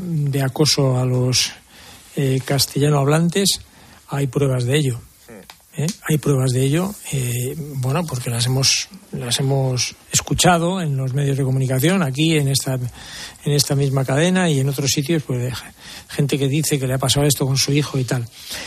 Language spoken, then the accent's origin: Spanish; Madrid, Community of Madrid, Spain; coste que yo soy madrileño, por tanto siempre lo defenderé a muerte